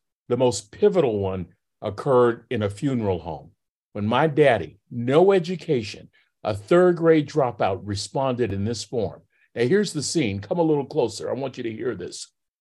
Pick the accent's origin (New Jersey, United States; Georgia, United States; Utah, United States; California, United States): California, United States; Vallejo; Bobby and I grew up in Vallejo, California. Vallejo is a suburb about 30 miles north of San Francisco.